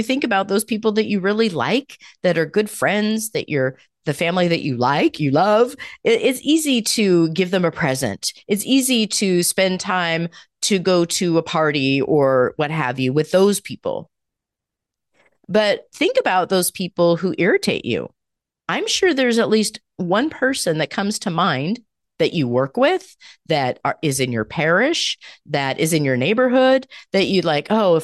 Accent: Portland, Oregon, United States; I came from Portland, Oregon, which is a bigger city where there is much homelessness and mental illness that's very visible all over the place.

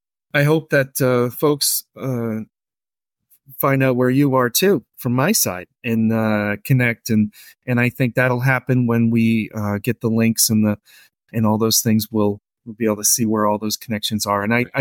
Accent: United States; I'm an American. So I get excited.

